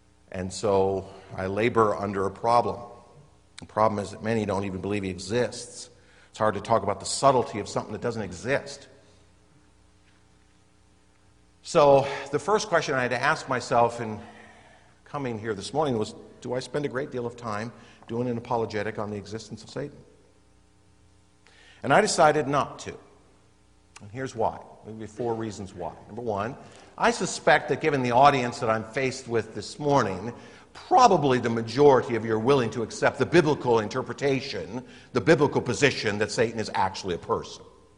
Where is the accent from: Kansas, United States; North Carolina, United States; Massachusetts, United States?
Kansas, United States; I am not, as you know, a Southern Baptist. I'm from Kansas, but affiliated with Southern Baptists in many ways and was ordained in a Southern Baptist church